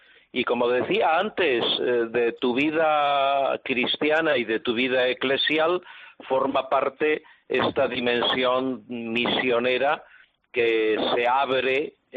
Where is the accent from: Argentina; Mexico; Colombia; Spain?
Spain; Ourense, Galicia; now in Riobamba, Ecuador; resulta que de mi pueblo, de mi ciudad, de Orense, en este momento tenemos más de 150 misioneros por todo el mundo, de Orense.